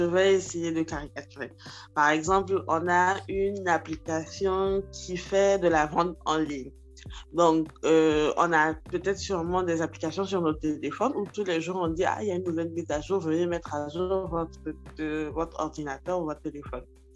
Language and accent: French; Togo; now in Ivory Coast; je suis togolaise et j'occupe une fonction de Head of Enhancement Team dans une entreprise en assurance en Côte d'Ivoire ici.